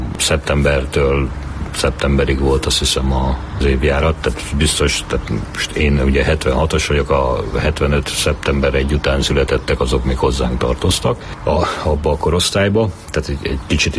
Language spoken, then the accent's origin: Hungarian; Bogád, Baranya, Hungary; én egy Pécs mellett egy faluban nőttem fel, Bogárdon, ahol koriban szerintem ilyen 900 környékén most is talán ezren alaknak a faluba, tehát egy kis falu.